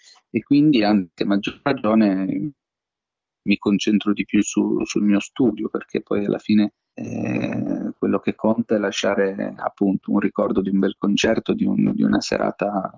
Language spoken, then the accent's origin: Italian; Piedmont, Italy; invece dalle mie parti in Piemonte